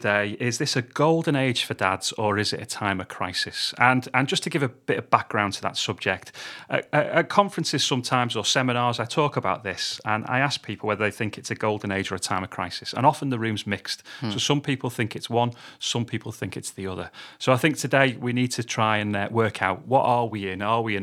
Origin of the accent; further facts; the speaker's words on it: Chester, North West England, United Kingdom; I am from Chester as well. That often causes a bit of confusion. But I live there with my family.